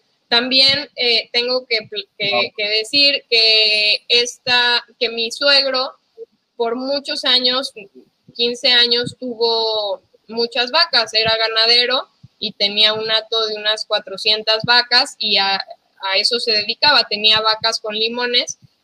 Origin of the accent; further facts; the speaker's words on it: Colima, Mexico; nosotros somos de Colima, entonces acá en Colima no había nada así como regenerativo, orgánico